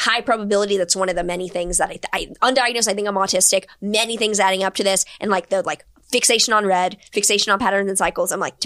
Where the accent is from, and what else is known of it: Houston, Texas, United States; born or raised there